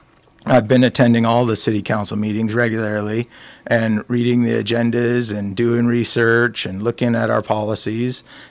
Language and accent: English; Marshalltown, Iowa, United States; So I'm from Marshalltown. I'm a graduate of MHS High School. I have a trade degree from MCC. I worked as a draftsman in Ames